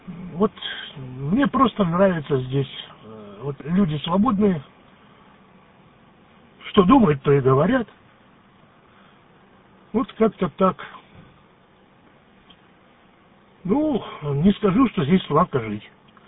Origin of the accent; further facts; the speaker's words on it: Far East, Russia; я вот, допустим, с Дальнего Востока